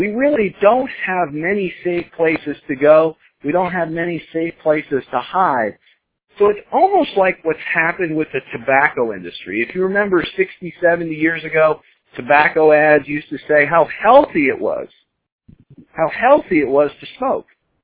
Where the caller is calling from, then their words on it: Boca Raton, Florida, United States; I'm calling in from Boca Raton, Florida tonight.